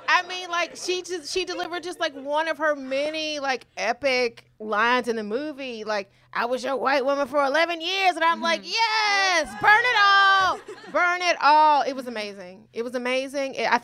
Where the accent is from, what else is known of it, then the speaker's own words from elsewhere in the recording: Atlanta, Georgia, United States; I'm from Atlanta. I did not know.